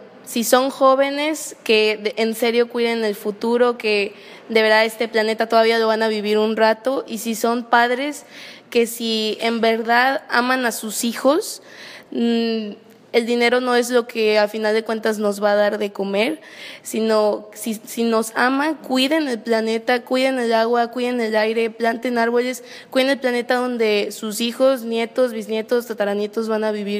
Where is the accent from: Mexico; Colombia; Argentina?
Mexico; Monterrey, Nuevo León; Yo soy de Monterrey, Nuevo León.